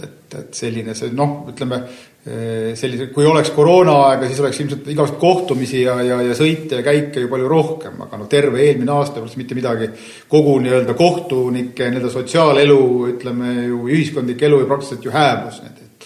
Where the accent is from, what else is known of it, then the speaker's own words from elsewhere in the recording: Saare County, Estonia; Ma olen ikka põline saarlane, igate pidi need isa või oma poolt.